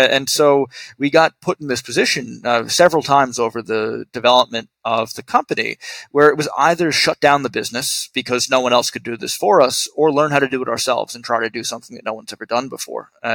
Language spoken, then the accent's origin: English; New York City, New York, United States; And as a New Yorker myself, it's great to be able to walk to work and not have to commute.